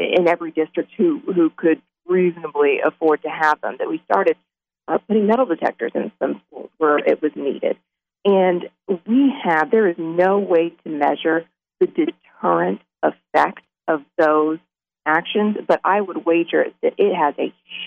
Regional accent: Texas, United States; And, you know, I am from Texas.

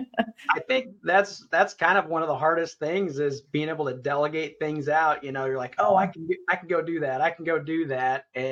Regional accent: Sedalia, Missouri, United States; So I grew up on around the Sedalia area, central Missouri, and on a farm there, and was raised on a farm.

